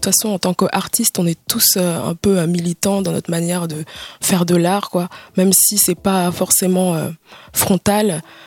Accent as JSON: {"language": "French", "country": "Madagascar", "tie": "born there", "said": "Non, je suis née à Madagascar."}